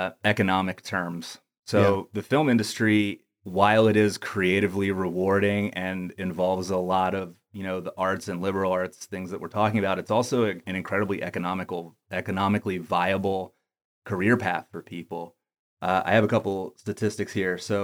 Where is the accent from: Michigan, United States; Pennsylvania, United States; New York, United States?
Pennsylvania, United States; Harrisburg; When I was 12 years old, I grew up outside of Harrisburg, Pennsylvania.